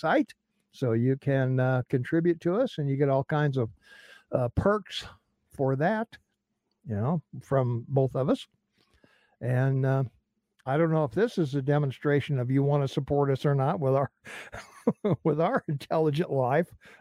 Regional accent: Jerseyville, United States; it's a sad day in Jerseyville when they tore down the white spot. That's my hometown

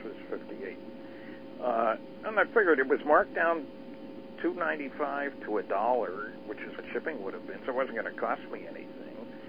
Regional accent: New Jersey, United States; Anyway, background, I grew up in New Jersey. Spent 2 years at Rutgers in New Brunswick, New Jersey.

